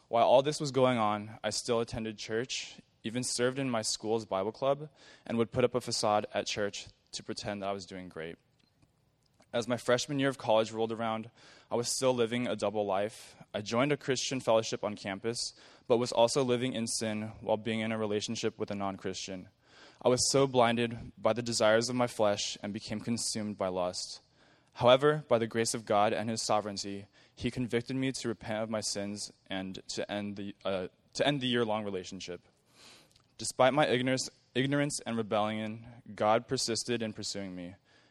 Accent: Torrance, California, United States; I'm actually from Torrance, went to Torrance High School

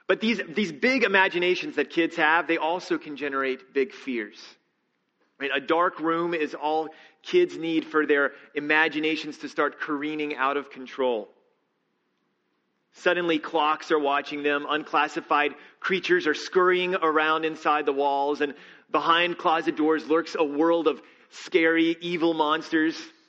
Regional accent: Alabama, United States; This is back when I grew up in Alabama, and he drove our family deep into the Alabama woods.

